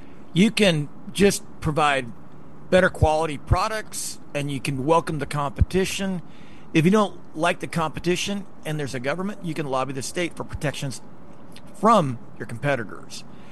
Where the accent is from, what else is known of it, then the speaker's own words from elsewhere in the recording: Idaho, United States; I grew up in Idaho. I was pro-business.